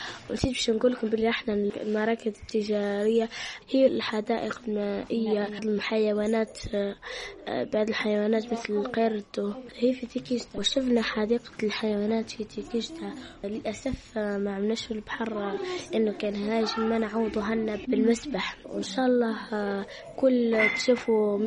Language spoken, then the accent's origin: Arabic; Algeria; جينا باش نحوس ونكتشف المناطق الخلابة اللي شفناها، نكتشفوا بلادنا الجزائر.